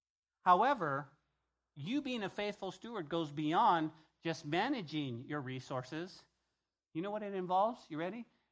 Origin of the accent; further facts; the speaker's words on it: New Mexico, United States; growing up in New Mexico, we always had a lot of moths in the summertime, a lot of moths.